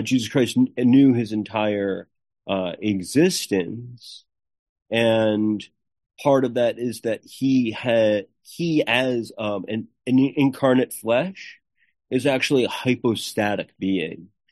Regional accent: Rutherford, New Jersey, United States; I'm from New Jersey, Rutherford, so for me it's kind of like, if I'm over in like Jersey City, Bayonne area, like it's really easy to see the Statue of Liberty from over there.

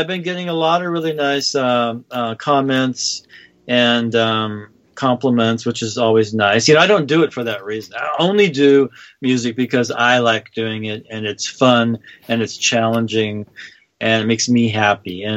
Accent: Seattle, Washington, United States; moved away as an adult; now in Los Angeles, United States; I moved to L.A. when I was about 20. And I'm from Seattle, and they really didn't have a lot of used record stores in those days.

